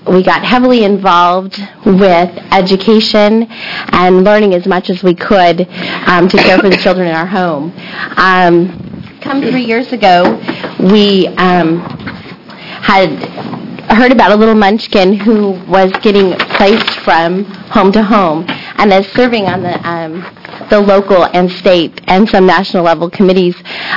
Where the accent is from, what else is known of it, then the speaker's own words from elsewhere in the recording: Oregon, United States; from Umatilla County.